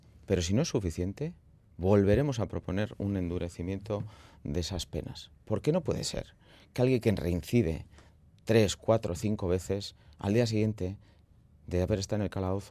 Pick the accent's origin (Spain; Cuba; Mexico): Spain; Santurtzi, Basque Country; yo soy de Santurtzi, de la margen izquierda